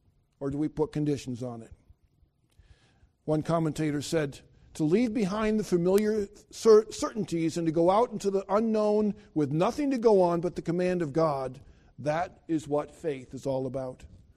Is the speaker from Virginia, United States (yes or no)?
no; New York, United States; also born or lived in Philadelphia area; I grew up in upstate New York, grew up in the Philadelphia area. We've lived in Delaware. We've lived in Lancaster.